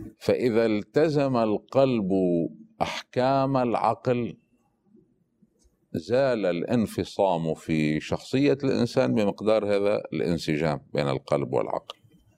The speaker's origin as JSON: {"language": "Arabic", "country": "Lebanon", "said": "مثلا عندنا في لبنان"}